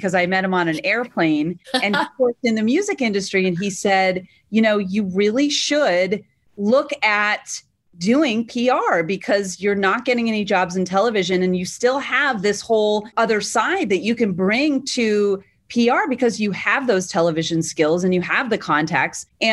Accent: Massachusetts, United States; And I was from Massachusetts, although he was born in Rhode Island.

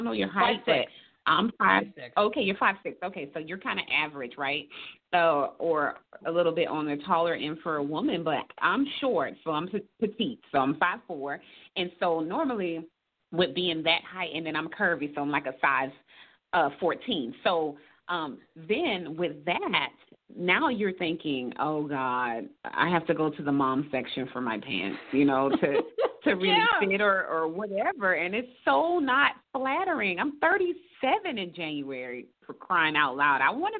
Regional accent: Savannah, Georgia, United States; now in Atlanta, United States; we're looking to take it to my hometown in Savannah next year.

